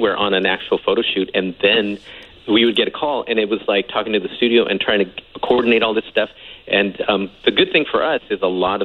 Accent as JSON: {"language": "English", "region": "Hawaii", "country": "United States", "said": "And I was very fortunate because, number one, I'm from Hawaii."}